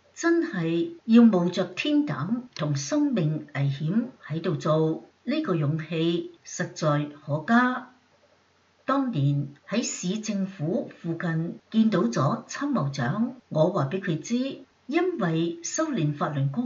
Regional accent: China; 我是中国人，在中共国生活的每一个人，从小就要被迫加入中共的附属组织。我告诉他知我是修炼法轮大法的

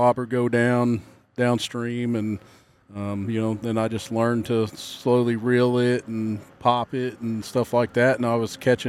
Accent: Missouri, United States; I've been crappie fishing my whole life, you know, growing up in Missouri here, fishing Truman Dam.

